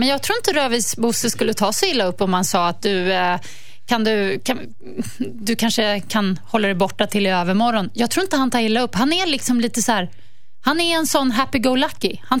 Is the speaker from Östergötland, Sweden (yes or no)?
no; Stockholm, Stockholm County, Sweden; man som stockholmare, alltså, eller storstadsbor